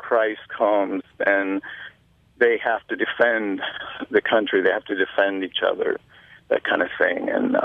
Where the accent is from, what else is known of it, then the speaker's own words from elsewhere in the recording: the West, United States; now in Wisconsin, United States; I'm originally from the West, lived in Wisconsin about 15 years, and I grew up right next to the Utah-Idaho border in a very small town that predominantly Mormon people